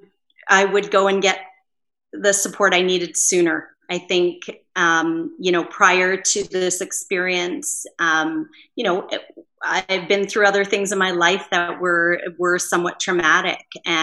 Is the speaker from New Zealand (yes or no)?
no; Canada; born there; because I was born in Canada, I had advantages that I never earned